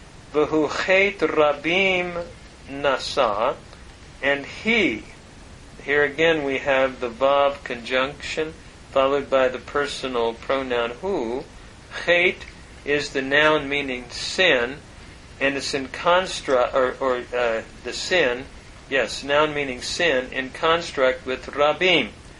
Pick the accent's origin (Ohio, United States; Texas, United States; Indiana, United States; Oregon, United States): Ohio, United States; Linden; I was from Linden.